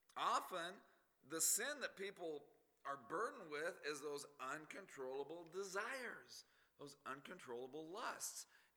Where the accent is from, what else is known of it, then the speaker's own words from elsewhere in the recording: Las Vegas, Nevada, United States; born there; I was born in Sunrise Hospital. Sunrise Hospital is in Clark County, Nevada. That's Las Vegas. Okay. 1969.